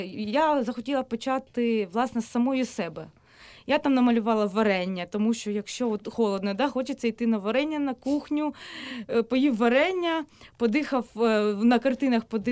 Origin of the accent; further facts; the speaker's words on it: Crimea, Ukraine; У мене так само, я кримчанка.